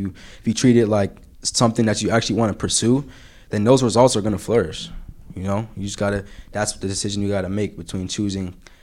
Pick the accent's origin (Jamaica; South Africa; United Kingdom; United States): Jamaica; especially because I'm Jamaican.